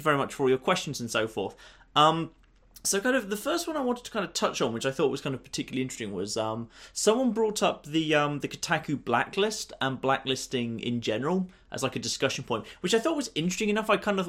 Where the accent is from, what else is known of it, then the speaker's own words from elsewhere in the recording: United Kingdom; I don't say anything because I'm British